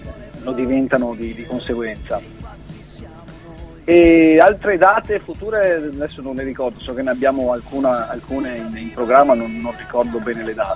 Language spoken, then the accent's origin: Italian; Veneto, Italy; io sono un cantautore di 32 anni, vengo dalla provincia di Venezia.